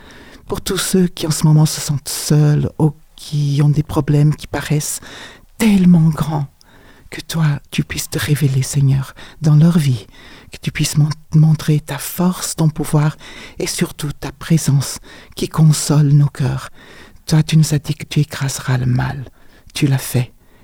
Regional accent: Annecy, Auvergne-Rhône-Alpes, France; Je me suis dit, mais je suis d'Annecy, c'est juste à côté.

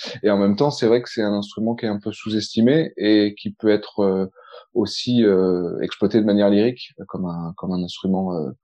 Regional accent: Provence-Alpes-Côte d'Azur, France; moi je viens du Var, et je faisais déjà de la musique, mais vraiment pas du tout jazz. Et en fait, en déménageant à Aix, en Provence, pour des études de musicologie à la fac

